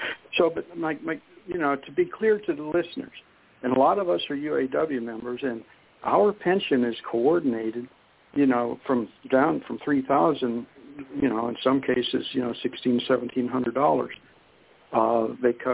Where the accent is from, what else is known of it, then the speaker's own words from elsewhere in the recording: Youngstown, Ohio, United States; now in Harrison, United States; I came from Youngstown, Ohio, as a lot of folks know on the show. But my first friend in Michigan, I moved to Harrison, was a member of the Blackledge family.